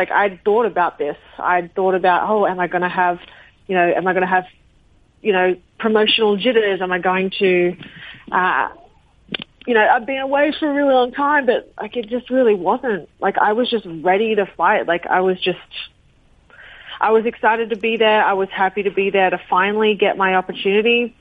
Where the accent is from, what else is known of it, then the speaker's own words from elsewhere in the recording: Australia; I'm Australian.